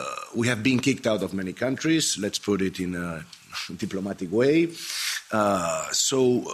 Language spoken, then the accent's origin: English; Spain; English is a second language; I come from Spain.